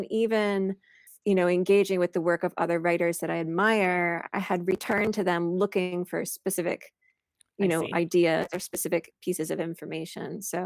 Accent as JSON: {"language": "English", "region": "Missouri", "country": "United States", "tie": "born or raised there", "said": "So I grew up in Missouri in a really small farming town in north central Missouri."}